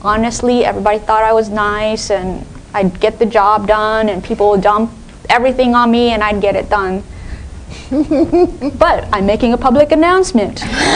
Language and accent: English; Texas, United States; my family, I'm from Texas, we were one of the very few Asian American families in the predominantly white town. And for us to survive, because like for my parents, it was the first time they left Japan